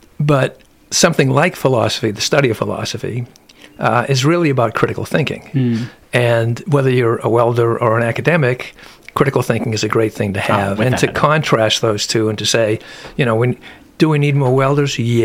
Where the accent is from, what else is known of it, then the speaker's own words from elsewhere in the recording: Lawrence, Massachusetts, United States; born there; now in Lexington, United States; Well, I was born in Lawrence, Massachusetts, small old mill town north of Boston. I've been here 44 years, the greatest majority of my life has been spent in Lexington.